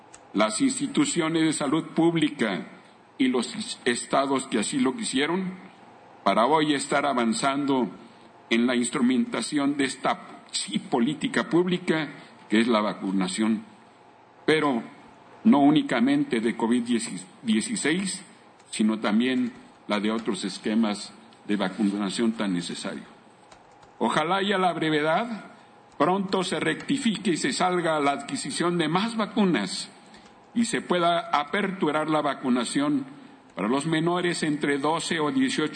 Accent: Querétaro, Mexico; y desde luego mi tierra que es Querétaro.

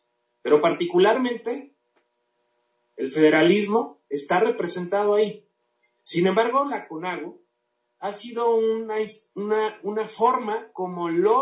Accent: Mexico; todos somos mexicanos

